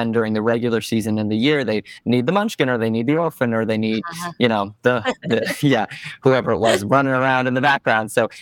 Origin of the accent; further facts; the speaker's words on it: Stamford, Connecticut, United States; Yeah, I grew up in Stamford, Connecticut, which is only, for those who don't know, it's only about an hour by train outside of New York.